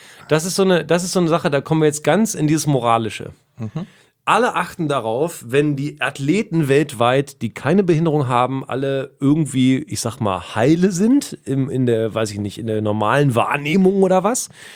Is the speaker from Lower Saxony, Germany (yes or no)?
yes; Hildesheim, Lower Saxony, Germany; In Hildesheim, in meiner Heimatstadt, gibt es da so einen innerstädtischen Parcours.